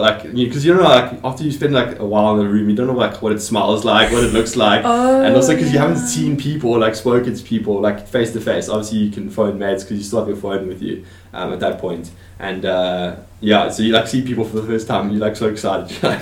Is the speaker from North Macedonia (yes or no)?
no; Johannesburg, Gauteng, South Africa; We knew each other because I'm originally from Johannesburg and she was as well.